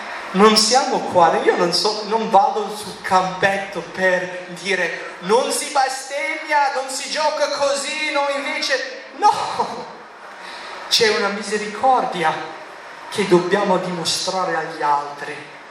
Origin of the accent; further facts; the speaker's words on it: United States; Italian is a second language; now in Italy; E ho detto, no, sono americano, sono qua.